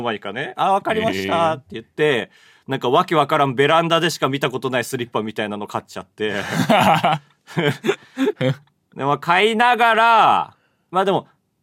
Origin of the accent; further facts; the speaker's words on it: Hokkaido, Japan; その北海道出身なんですって言ったら、その時に北海道はいいところでねって、宮城なんてとんでもないみたいな話を、ね、